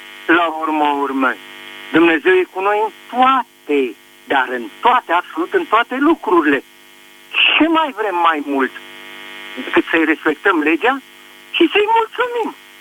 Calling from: Câmpulung, Romania; din Câmpul Lung

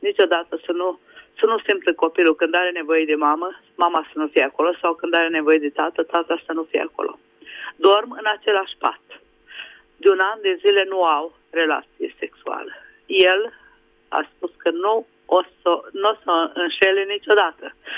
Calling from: Budapest, Hungary; Vă sunt din Budapesta.

